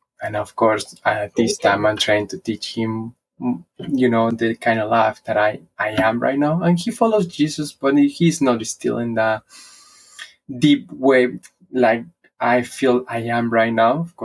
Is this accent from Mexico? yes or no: yes; Villahermosa, Tabasco, Mexico; Well, I grew up in Villahermosa, Tabasco, Mexico. I was there the most of the time until I turned maybe 18 years old. When I moved to a different city